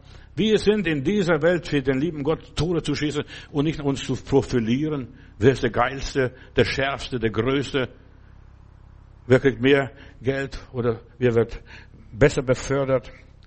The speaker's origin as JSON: {"language": "German", "town": "Klaipėda", "region": "Klaipėda County", "country": "Lithuania", "said": "Als ich jetzt vor Jahren mal in Memel, da wo ich herkomme, war und die Gegend besucht habe"}